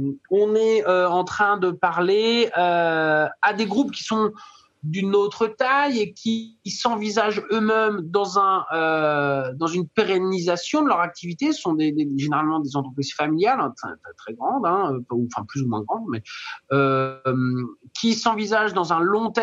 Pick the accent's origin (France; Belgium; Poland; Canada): France; c'est ce qu'on connaît mieux en tant que Français quand on veut parler de terroir